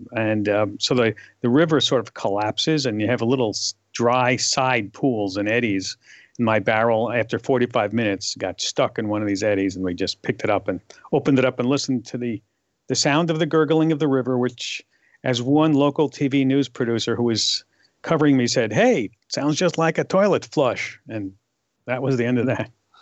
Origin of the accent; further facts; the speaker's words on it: New York, United States; accent: New York; So they relented, and I tried to get rid of my New York accent as much as I could, and it's where it is today.